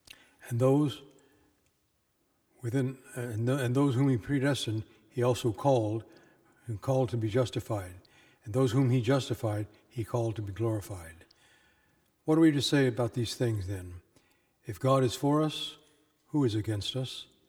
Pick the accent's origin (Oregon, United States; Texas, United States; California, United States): Texas, United States; I was raised in Texas with anger and extreme prejudice.